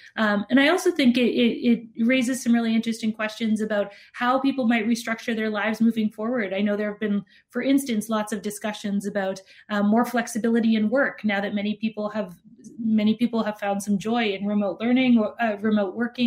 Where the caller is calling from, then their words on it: Canada; I'm calling in from Canada